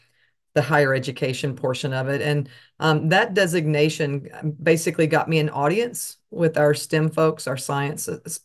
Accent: Texas, United States; But on the calls, y'all, I'm sorry, I'm from Texas.

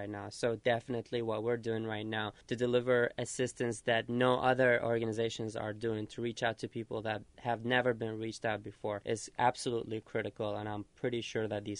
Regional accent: Iraq; moved away; I left Iraq in late 2006, so I've witnessed the sectarian civil war that happened in Iraq

